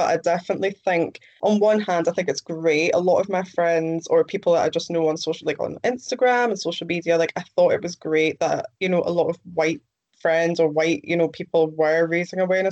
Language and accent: English; United Kingdom; I'm just me, you know, I'm British.